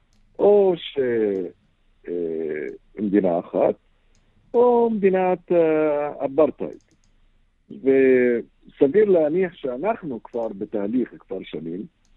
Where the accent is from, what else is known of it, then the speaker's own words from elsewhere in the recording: Palestine; Hebrew is a second language; האם אני כפלסטיני צריך לקבל את זה?